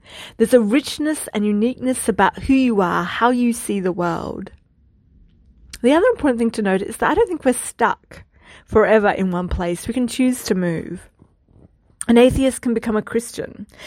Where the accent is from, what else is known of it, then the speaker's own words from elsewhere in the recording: Australia; I'm Australian, university educated, Generation Y, white, female, living in the 21st century, fairly well off. My family taught me about Jesus.